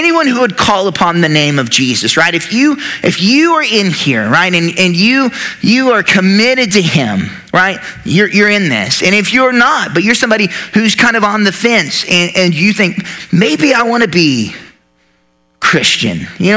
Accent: United States; Like, I'm an American, right?

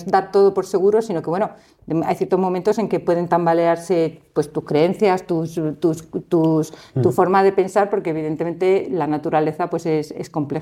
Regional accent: Madrid, Community of Madrid, Spain; No, yo soy natural de Madrid. Bueno, nací en Madrid, crecí en Madrid, hice mis estudios en Madrid, pero a mí siempre me gusta decirme que soy castellana.

